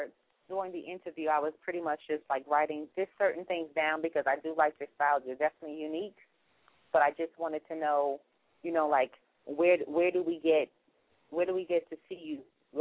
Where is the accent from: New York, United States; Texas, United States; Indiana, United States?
New York, United States; I'm from New York, and we could definitely use some of your skills out here